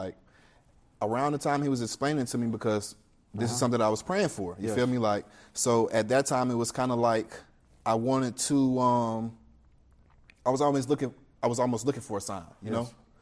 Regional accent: United States; Growing up in America, you know, you get that perception that Muslim terrorist.

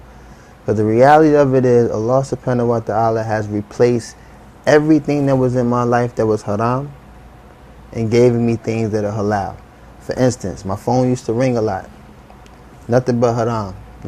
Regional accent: Harlem, New York, United States; I'm born and raised in Harlem.

